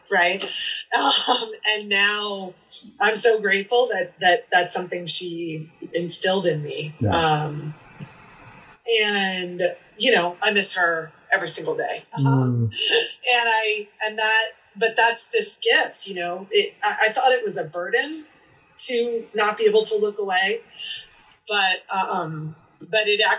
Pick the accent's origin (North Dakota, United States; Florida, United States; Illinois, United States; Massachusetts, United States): Massachusetts, United States; Boston; I was from Boston. I'd been accepted in schools in the Northeast